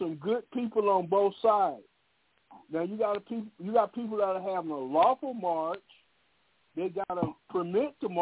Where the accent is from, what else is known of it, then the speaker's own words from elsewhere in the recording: the South, United States; I'm from the South. I'm from all the way down there, as far as you can get.